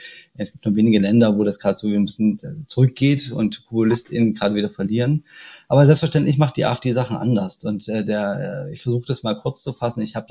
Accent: East Germany, Germany; Ich bin auch in der DDR geboren und sozialisiert und fahre auch ab und zu durch diese Dörfer

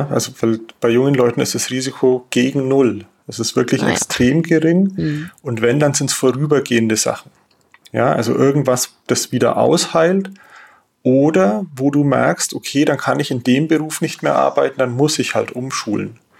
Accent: Kemnath, Bavaria, Germany; Wenn du aber jetzt hier in Chemnat wohnst, wo ich herkomme, dann da kostet dir alles nichts, weil das ist in der nördlichen Oberpfalz, so an der tschechischen Grenze ein bisschen so.

